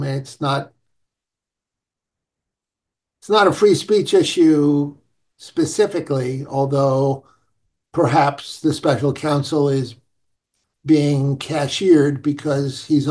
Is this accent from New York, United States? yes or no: yes; New York City, New York, United States; but what can I say? I'm a New Yorker.